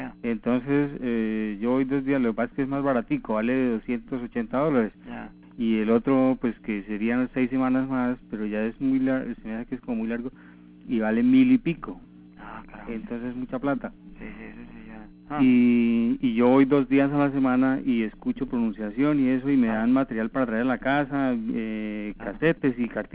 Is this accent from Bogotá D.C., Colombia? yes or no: yes; Bogotá, Bogotá D.C., Colombia; now in Saskatoon, Canada; yo llegué el mismo día que me vine de Bogotá, llegué hasta aquí a Saskatoon.